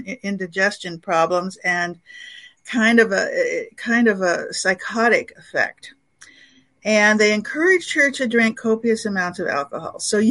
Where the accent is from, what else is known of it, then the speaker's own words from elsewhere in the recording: Alaska, United States; Lost Angel Walkabout, which takes you from, well, I'm from Alaska, but I do a lot of Wild West.